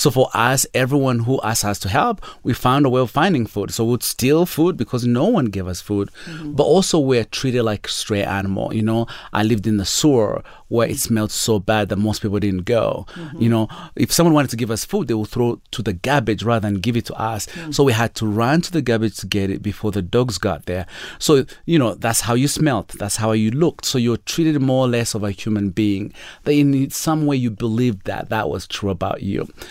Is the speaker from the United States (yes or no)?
no; Uganda; born there; So I was born in Uganda